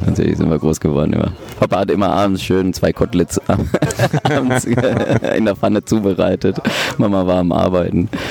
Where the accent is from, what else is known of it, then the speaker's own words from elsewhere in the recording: Bochum, North Rhine-Westphalia, Germany; born there; Mein Vater hatte ein Restaurant und auch in Bochum-Langdreher, wo ich geboren bin.